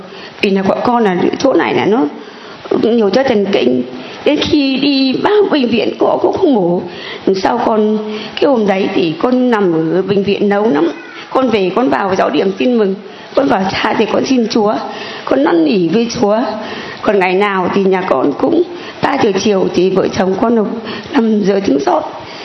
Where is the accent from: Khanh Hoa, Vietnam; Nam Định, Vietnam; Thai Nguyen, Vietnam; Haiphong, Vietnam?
Nam Định, Vietnam; Bùi Chu; Dạ con ở Bùi Chu ạ.